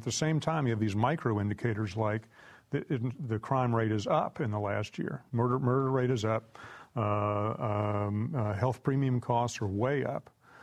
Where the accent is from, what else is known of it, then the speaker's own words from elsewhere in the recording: West Virginia, United States; And you can go to my home state of West Virginia, just a couple states over